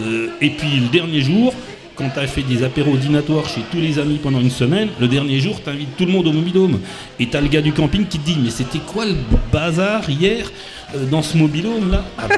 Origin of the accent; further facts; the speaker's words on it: Mauritius; Mais quand on est mauricien, on va en vacances chez des mauriciens.